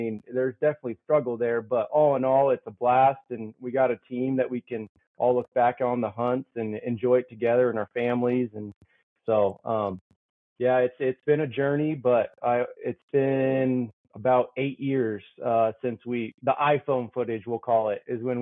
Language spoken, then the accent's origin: English; Alaska, United States; moved away as an adult; now in Southwest Washington, United States; I'm part of the Tall Timber crew. There's four of us, born and raised in Alaska, moved to Southwest Washington for college, met my wife here, and the rest is history.